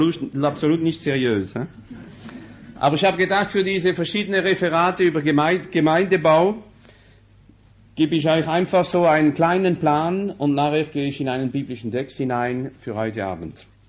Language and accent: German; Colmar, Grand Est, France; born there; German is a second language; Ich bin Elzass, also bin im Elzass geboren, in Colmar, im Oberelsass. Aber ich bin geboren am 46 und habe also nur Französisch gehabt in der Schule.